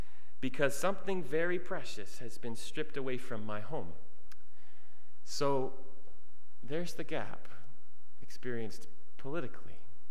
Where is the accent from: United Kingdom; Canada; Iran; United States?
Canada; I am Canadian. Canada is home to me. I have always had a strong sense of rootedness in this country